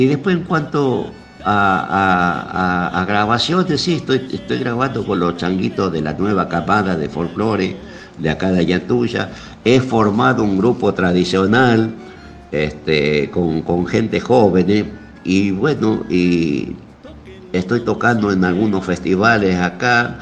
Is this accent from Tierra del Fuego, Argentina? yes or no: no; Añatuya, Santiago del Estero, Argentina; Te hablo siempre desde acá, del interior de mi pueblo, de Añatuya.